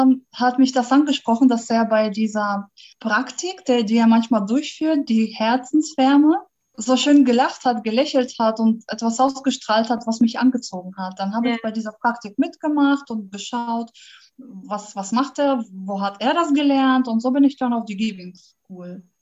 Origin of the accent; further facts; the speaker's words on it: Russia; now in Bremen, Germany; Ich lebe in Bremen. Ich komme eigentlich aus Russland und lebe seit 20 Jahren in Deutschland.